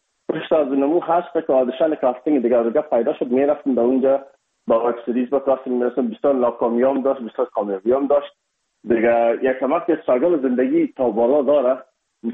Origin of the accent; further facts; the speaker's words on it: Afghanistan; شما بلد هستن به زبان هندی بخصوص ما از افغانستان هستیم یکم اک لهجه ما فرق داشت